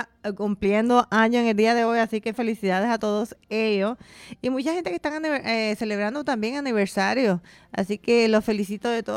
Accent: Puerto Rico; en que uno como puertorriqueño, ¿verdad?, demuestra quiénes somos nosotros

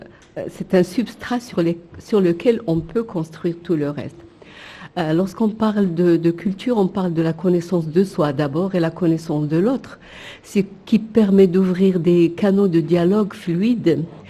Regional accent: Morocco; now in Tunisia; je suis marocaine, je suis en Tunisie, nous sommes des pays à la fois africains mais aussi méditerranéens.

